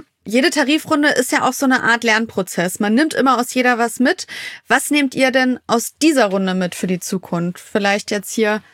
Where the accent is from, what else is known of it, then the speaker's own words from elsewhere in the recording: Wolfsburg, Lower Saxony, Germany; Ich kenne das auch noch aus meiner Jugend hier in Wolfsburg.